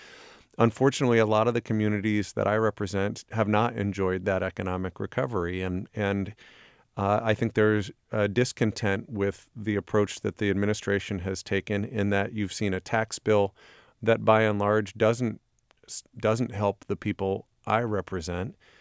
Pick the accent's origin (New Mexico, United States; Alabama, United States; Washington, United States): Washington, United States; Port Angeles; You know, this is where I come from. I grew up in Port Angeles